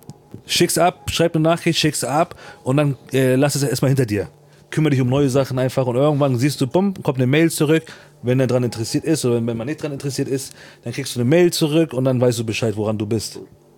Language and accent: German; Turkey; Bin Türke